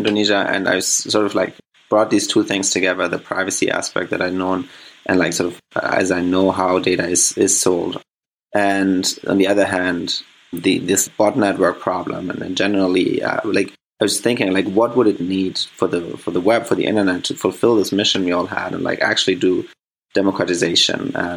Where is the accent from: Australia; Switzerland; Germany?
Germany; English is a second language; I'm originally from Germany, as I'm sure you can guess from my accent, but I've spent the last 10 plus years working on early stage e-commerce companies in the US and in Asia